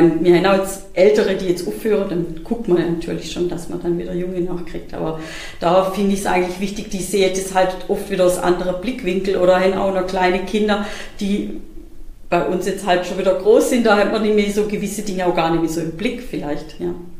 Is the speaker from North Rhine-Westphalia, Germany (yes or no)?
no; Wolterdingen, Baden-Württemberg, Germany; born there; Also ich bin tatsächlich schon in Wolterdinge geboren. Ich bin auch im Rathaus geboren, sogar in Wolterdinge, da meine Eltern früher wohnt, weil mein Vater Ratsschreiber war.